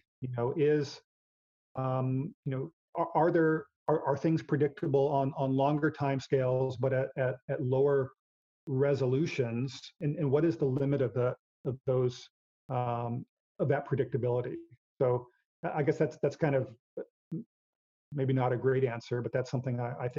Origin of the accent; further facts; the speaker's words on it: Texas, United States; Now, I'm from Texas. I lived in Texas, and there were deer everywhere